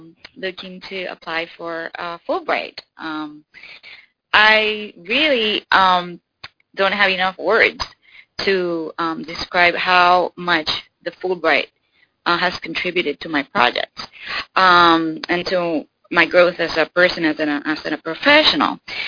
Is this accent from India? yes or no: no; Puerto Rico; given that I am from Puerto Rico